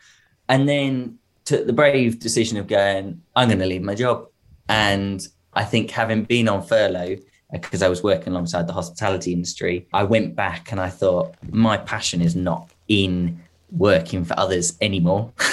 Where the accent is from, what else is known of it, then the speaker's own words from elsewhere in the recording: Reading, South East England, United Kingdom; So I'm from Reading in the UK, and I'm from a, well, I say tech background.